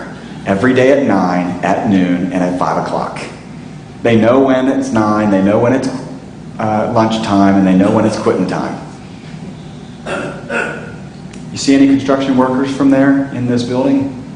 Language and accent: English; Ohio, United States; that'd be us today getting on our camels and traveling to my home state of Ohio.